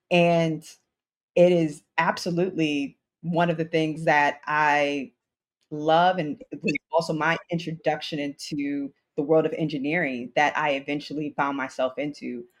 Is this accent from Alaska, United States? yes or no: no; Detroit, Michigan, United States; And that is one of the things that I always say I will accredit to growing up in Detroit